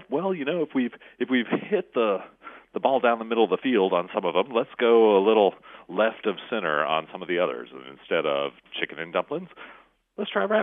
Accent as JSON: {"language": "English", "region": "Tennessee", "country": "United States", "tie": "born or raised there", "said": "I grew up in East Tennessee in the mountains, so we've got completely different kinds of traditions."}